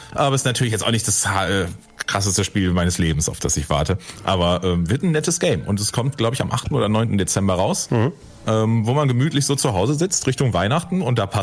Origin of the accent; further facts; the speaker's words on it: Germany; Also ist vielleicht für uns als Deutsche nochmal natürlich spannender als für Leute, die kein Deutsch sprechen.